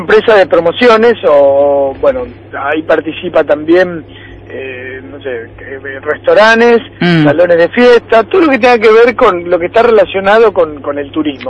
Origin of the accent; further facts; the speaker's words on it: Ceres, Santa Fe, Argentina; born there; now in Rosario, Argentina; Sí, en realidad por adopción. Ya hace como 37 años que vivo en Rosario. Yo nací en un pueblo de la provincia, pero en Ceres.